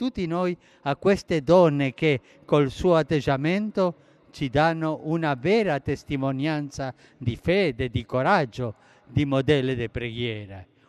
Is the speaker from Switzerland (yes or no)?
no; Argentina; Italian is a second language; In Argentina si celebra la festa della mamma. Rivolgo un affettuoso saluto alle mamme della mia terra